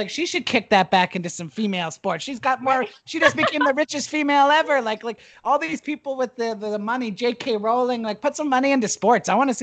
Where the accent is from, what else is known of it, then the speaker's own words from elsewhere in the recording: Canada; Again, I'm Canadian. I only watch hockey, so.